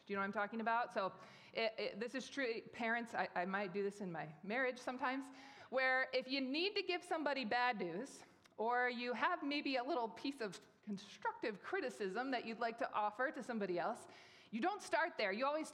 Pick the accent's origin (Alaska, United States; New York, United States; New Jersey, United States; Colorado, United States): Alaska, United States; I grew up in Alaska. We went to the same church my whole life